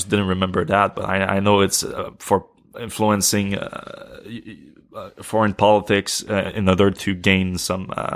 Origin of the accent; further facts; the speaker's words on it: Canada; Also, I'm Canadian.